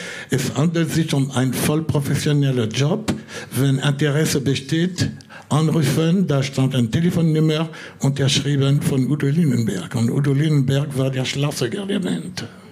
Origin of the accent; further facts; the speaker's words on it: France; German is a second language; als Franzose, das war der erste Sänger, der in Deutsch gesungen hat, was mich auch sehr interessiert hat.